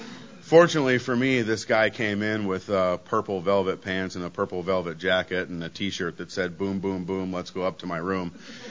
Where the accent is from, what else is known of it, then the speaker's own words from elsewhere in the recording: Colorado, United States; also born or lived in Independence, Missouri; So I was born out in Independence, Missouri. I moved to Colorado when I was like 4, so obviously I'm kind of from Colorado.